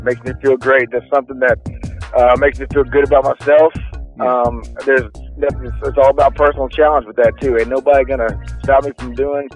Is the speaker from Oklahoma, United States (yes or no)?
no; Cincinnati, Ohio, United States; born there; Yeah, I was born in Cincinnati.